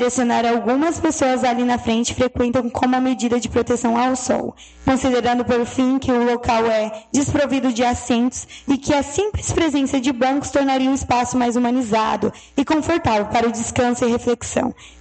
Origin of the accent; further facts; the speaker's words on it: Brazil; Mas eu sou brasileira, não desisto nunca, eu vou atrás de verba, vou atrás de emenda e vou conseguir o dinheiro para fazer essa piscina